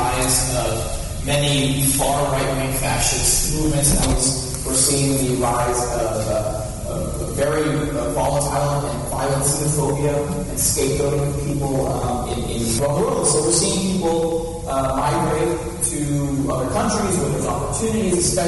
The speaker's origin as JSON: {"language": "English", "region": "Texas", "country": "United States", "tie": "born or raised there", "said": "and for myself growing up in Texas"}